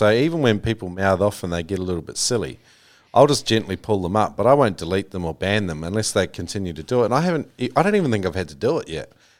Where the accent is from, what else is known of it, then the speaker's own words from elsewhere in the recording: New Zealand; I grew up with in New Zealand.